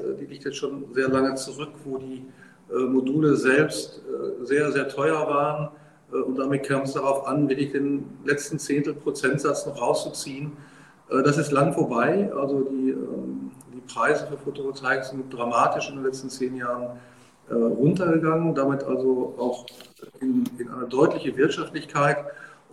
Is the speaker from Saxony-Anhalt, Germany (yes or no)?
no; North Rhine-Westphalia, Germany; Ich komme aus dem Bergischen Land. Gerade in Dresden.